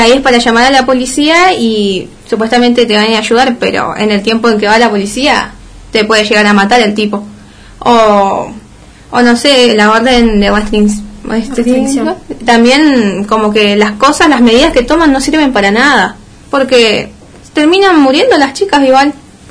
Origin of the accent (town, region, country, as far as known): Argentina